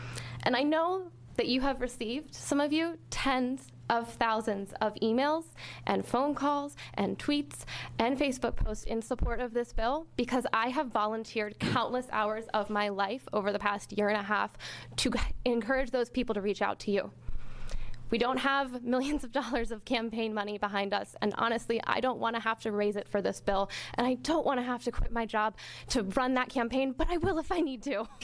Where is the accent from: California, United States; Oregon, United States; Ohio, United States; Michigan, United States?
Oregon, United States; Portland; Portland.